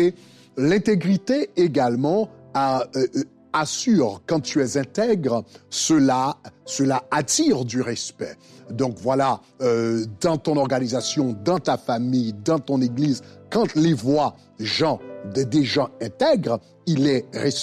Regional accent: Haiti; En tant qu'haïtien, je peux apprendre à parler japonais.

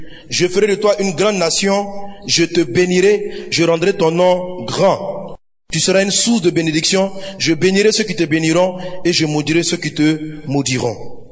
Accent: Côte d’Ivoire; Je suis de Côte d'Ivoire, je suis ivoirien.

